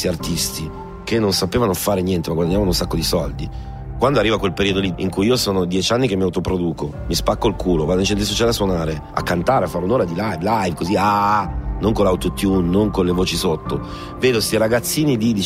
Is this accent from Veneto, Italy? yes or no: no; Imperia, Liguria, Italy; also born or lived in Ostia; io sono nato a Ostia in Piazza Gaspari dove è ambientato Suburra, per intenderci. Mm-hmm. Sono nato in quel contesto lì, però i primi ricordi ce li ho a Imperia